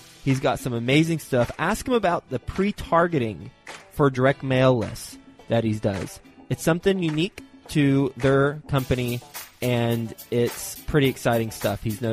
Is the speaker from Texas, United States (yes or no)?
yes; Fort Worth, Texas, United States; He is based in Fort Worth, Texas, my hometown.